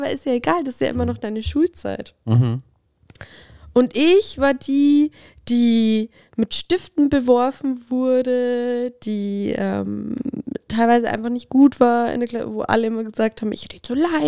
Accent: Bavaria, Germany; bei uns in Bayern sagt man halt auch, wenn du das schreibst, das.

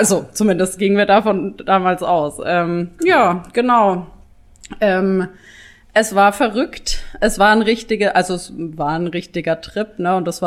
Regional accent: Würzburg, Bavaria, Germany; Aus Würzburg.

